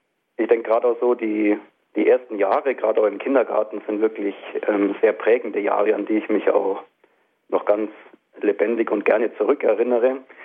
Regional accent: Schongau, Bavaria, Germany; born there; Ich bin geboren in Schongau, das ist eine Kleinstadt in Oberbayern am Lech gelegen, sehr idyllisch. Ja, bin da in den Kindergarten gegangen und komme eigentlich aus einem gut christlichen Elternhaus.

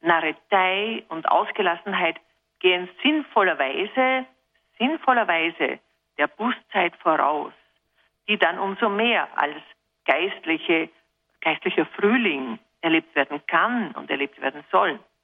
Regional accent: Upper Austria, Austria; ich bin auch kein Rheinländer. Ich bin ein Mühlviertler

